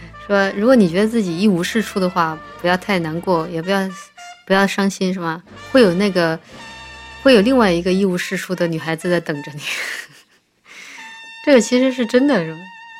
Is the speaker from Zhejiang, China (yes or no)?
no; Chongqing, China; 然后我是重庆的嘛